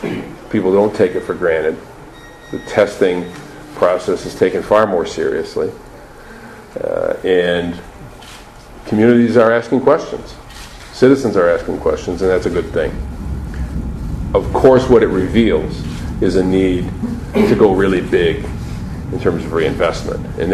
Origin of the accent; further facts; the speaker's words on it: Flint, Michigan, United States; being from Flint, growing up in Flint, I'm a Flint kid, and I experienced this water crisis in my hometown